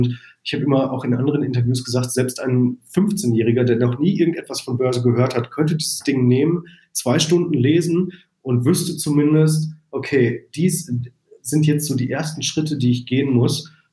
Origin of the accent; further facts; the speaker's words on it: Arnsberg, North Rhine-Westphalia, Germany; Ja, genau, das ist so in der Nähe von Dortmund. Ich bin ein Sauerländer Jung.